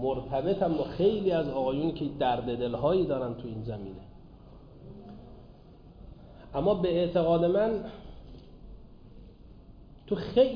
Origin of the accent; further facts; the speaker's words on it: Mashhad, Razavi Khorasan, Iran; ما اهل مشهدیم دیگه،